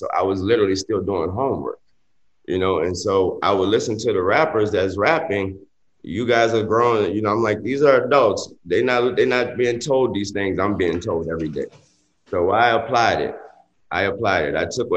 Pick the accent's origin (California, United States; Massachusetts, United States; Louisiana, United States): Louisiana, United States; New Orleans; I grew up in New Orleans. I grew up in New Orleans.